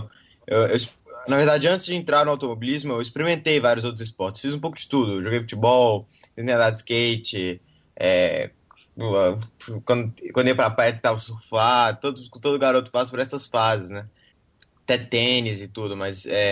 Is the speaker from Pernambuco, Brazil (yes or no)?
no; Belo Horizonte, Minas Gerais, Brazil; eu sou de Belo Horizonte, eu também comecei a correr em Belo Horizonte, tudo, vivi toda, praticamente toda a minha infância lá.